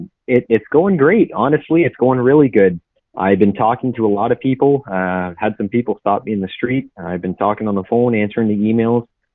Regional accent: Gananoque, Ontario, Canada; I'm a local from Gananoque, so I feel very privileged and happy to be running and ultimately to be a voice for residents of Gananoque.

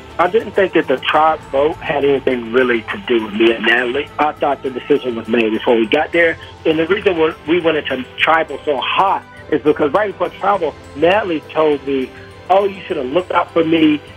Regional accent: South Carolina, United States; I'm from South Carolina.

